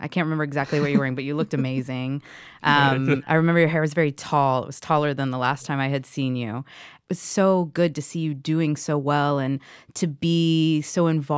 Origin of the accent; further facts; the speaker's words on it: Atlanta, Georgia, United States; lived in Atlanta and I lived in Atlanta. and I remember at the time being like, holy crap, like, that's my hometown.